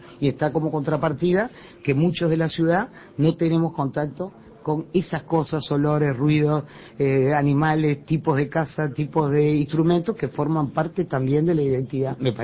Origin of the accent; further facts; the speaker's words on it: Montevideo, Uruguay; soy del Prado, vivía acá cerca, a unas cuadras, y además era estudiante del Liceo Bauzá